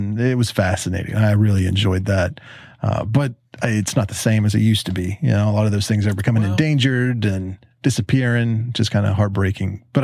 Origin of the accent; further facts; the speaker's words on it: Huntington, West Virginia, United States; Like, I grew up in Huntington, where you are right now. I refused to go to Marshall University